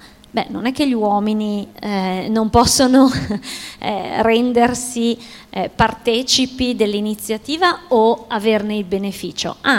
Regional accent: Milan, Lombardy, Italy; io sono di Milano, ho l'ufficio a Milano, anche se spessissimo sono a Roma.

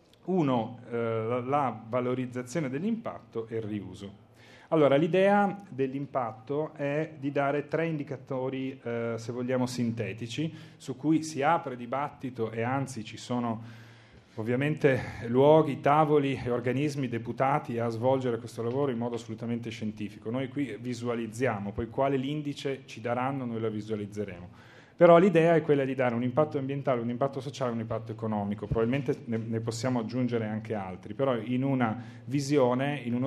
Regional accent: Turin, Piedmont, Italy; io sono torinese come avete capito

